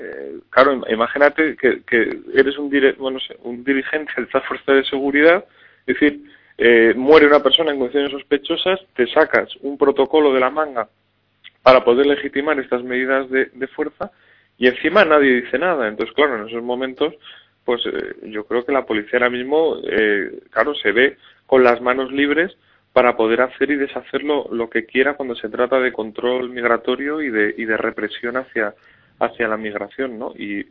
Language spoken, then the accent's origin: Spanish; Basque Country, Spain; pero sí, la verdad que como vasco, como tú dices